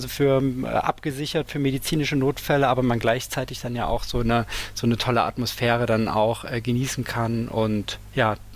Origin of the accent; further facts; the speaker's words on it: Dresden, Saxony, Germany; born there; Ich komme gebürtig aus Dresden, war nie Fan von Dynamo Dresden, aber trotzdem schwarz-gelb.